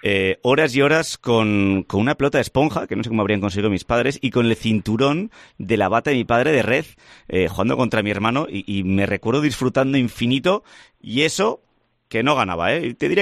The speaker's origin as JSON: {"language": "Spanish", "town": "Pamplona", "region": "Navarre", "country": "Spain", "said": "Soy de Pamplona, pregúntame si le he pegado al frontón o no."}